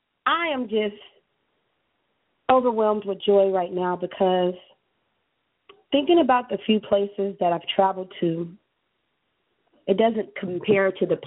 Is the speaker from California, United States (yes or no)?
yes; California, United States; You know, I'm from California, and it was burning up.